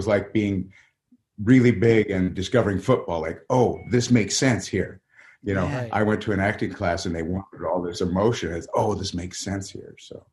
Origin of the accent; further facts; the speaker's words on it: Montana, United States; But growing up in Montana at that time, you weren't exposed to the world the way you are exposed to the world now.